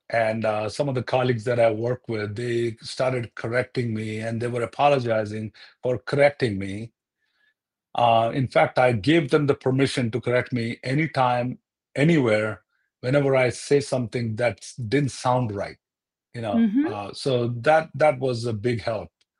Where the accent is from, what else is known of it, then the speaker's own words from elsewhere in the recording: India; now in United States; Well, it's the completely different perspective where I grew up and where I am now.